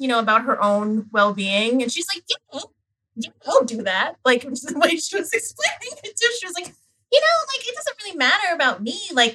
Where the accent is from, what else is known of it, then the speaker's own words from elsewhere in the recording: Pennsylvania, United States; now in Los Angeles, United States; Pennsylvania.